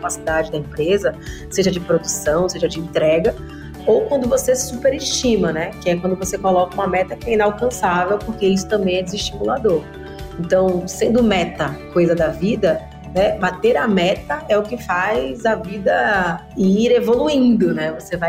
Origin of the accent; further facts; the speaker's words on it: Bahia, Brazil; Eu também sou baiana, e vocês vão perceber ao longo desse episódio o meu sotaque.